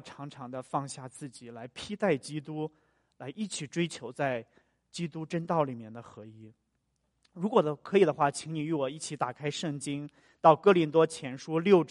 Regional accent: China; 其实我们中国人也说“兄友弟恭”嘛，这是一个是好像是我们传统的一种美德。

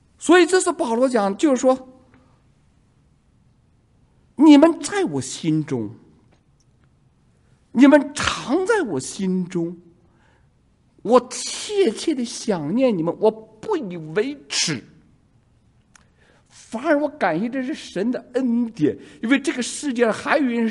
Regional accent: China; 我们中国人，特别是男人啊

